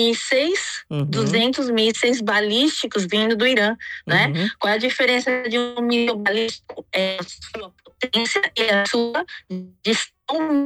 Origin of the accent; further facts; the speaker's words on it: São Paulo, Brazil; now in Yavne, Israel; Eu sou de São Paulo, capital.